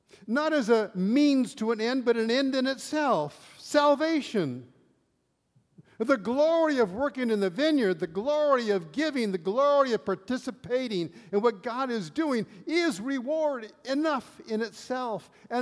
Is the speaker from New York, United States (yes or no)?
no; Stockton, California, United States; I grew up in Stockton, California. And down in Stockton, there are a lot of fields, mostly asparagus.